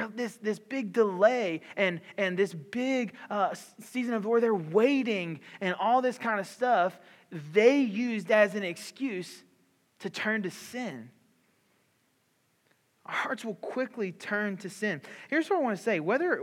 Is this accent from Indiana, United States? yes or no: no; Louisiana, United States; also born or lived in Mobile, Alabama; now in Marietta, United States; And I'm from South Louisiana. I'm from the swamp. And we lived in Mobile, Alabama for the past few years by the beach. And now I live in Marietta in Atlanta.